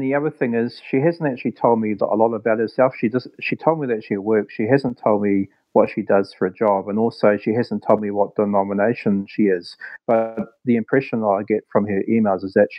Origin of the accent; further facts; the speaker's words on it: New Zealand; born there; She lives in New Zealand, and I was born in New Zealand, so it's no problem for me to go there for, say, 4 weeks holiday and meet her.